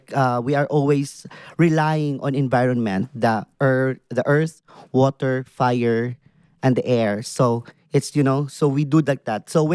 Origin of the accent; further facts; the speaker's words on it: Philippines; because I am from the Manubu tribe in the Philippines. We have a lot of indigenous people.